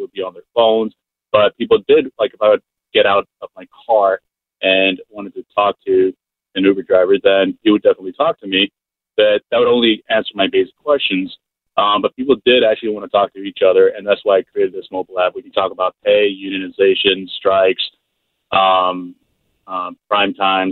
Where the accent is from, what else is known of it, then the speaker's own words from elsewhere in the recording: Chicago, Illinois, United States; So I launched it in Chicago, which is my hometown, and the response has been phenomenal.